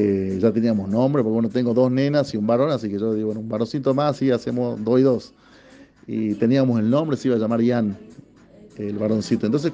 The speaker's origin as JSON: {"language": "Spanish", "region": "Jujuy", "country": "Argentina", "said": "Es como que yo le diga Jujuy porque soy jujeño"}